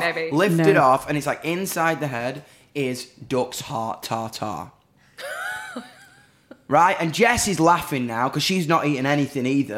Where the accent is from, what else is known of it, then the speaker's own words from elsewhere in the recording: Doncaster, Yorkshire and the Humber, United Kingdom; If you're into that shit, but I'm from Donny, man.